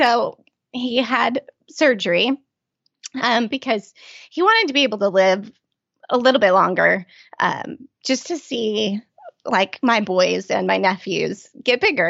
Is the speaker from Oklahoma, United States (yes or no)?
yes; Oklahoma, United States; And my family, I'm from Oklahoma, so my family all still lives in Oklahoma.